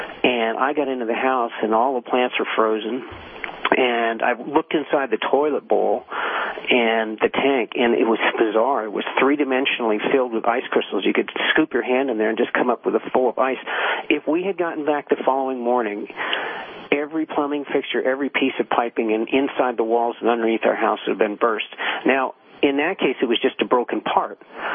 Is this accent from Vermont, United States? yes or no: yes; Vermont, United States